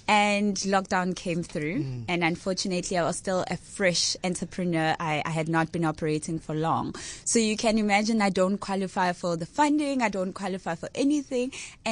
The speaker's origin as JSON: {"language": "English", "town": "Kagiso", "region": "Gauteng", "country": "South Africa", "lives_now": "Cape Town, South Africa", "said": "Okay, so originally I'm from Johannesburg in Kagiso, the West Rand."}